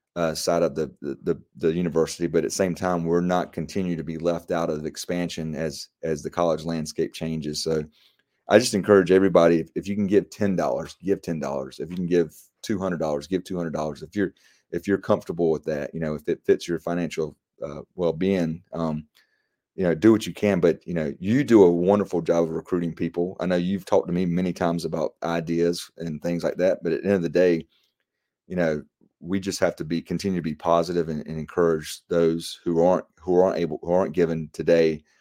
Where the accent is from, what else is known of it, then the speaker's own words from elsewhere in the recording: Apex, North Carolina, United States; having a Pirate Club recruiting effort here in my hometown of Apex